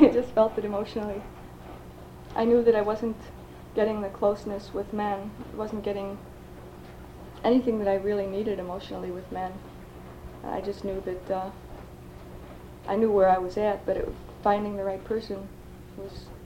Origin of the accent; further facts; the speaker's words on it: Buffalo, New York, United States; born there; I'm 31 years old. I was born in Riverside, the heart of Buffalo.